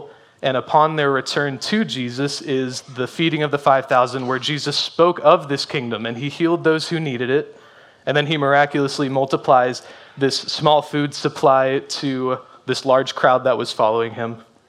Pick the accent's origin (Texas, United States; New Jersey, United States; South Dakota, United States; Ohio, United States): New Jersey, United States; I'm from New Jersey. We went to a camp in Pennsylvania called High Point Camp.